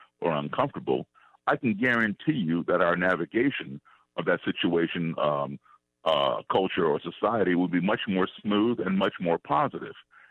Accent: Chicago, Illinois, United States; I'm from Chicago originally, so I get to come to my home state.

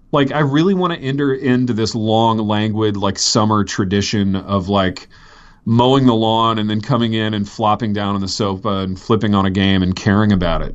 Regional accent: Indiana, United States; because I grew up in Indiana.

